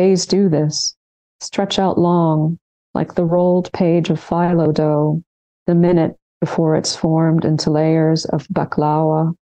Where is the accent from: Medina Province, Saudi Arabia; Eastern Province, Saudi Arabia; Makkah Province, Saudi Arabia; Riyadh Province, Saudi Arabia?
Makkah Province, Saudi Arabia; Jeddah; So as much as I was a young girl memorizing Quran and living in the city of Jeddah, my hometown, we were very isolated from the West.